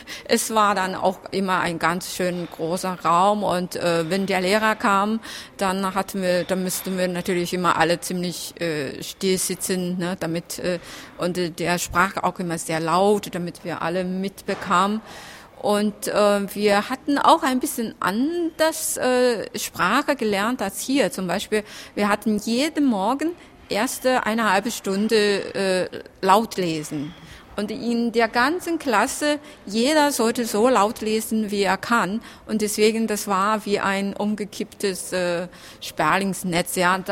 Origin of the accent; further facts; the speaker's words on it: Jiangxi, China; German is a second language; now in Germany; Also ich bin in der Provinz Jiangxi aufgewachsen. Das liegt im Süden, so ungefähr in der Mitte, und hat keine Küste.